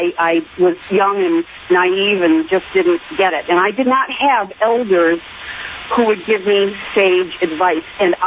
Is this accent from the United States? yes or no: no; Ireland; I'm Irish.